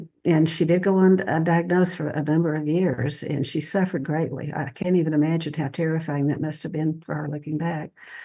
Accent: Texas, United States; born there; I was born in Texas. I was raised a Christian, one sister.

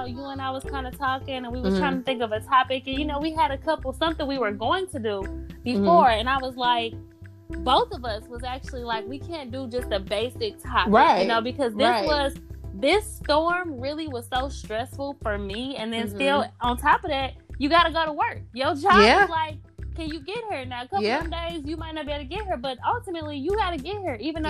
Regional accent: St. Louis, Missouri, United States; now in Houston, United States; So, you know, I'm from St. Louis. I'm used to big snow. I'm used to cold, right. All of that. I'm used to ice.

